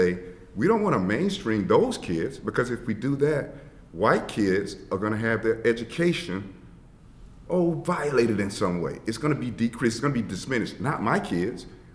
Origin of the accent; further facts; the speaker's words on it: Georgia, United States; That doesn't even talk about what was going on in the South. I'm from Georgia.